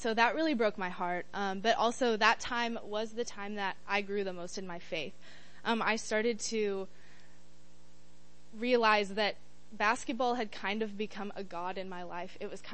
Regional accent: El Dorado Springs, Missouri, United States; I became a student leader in my youth group in my hometown church in El Dorado Springs.

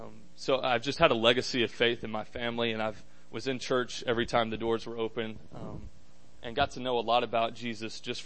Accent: Auburn, Alabama, United States; I'm from Auburn, Alabama, and like we just said, I graduated with a sport management degree just in May.

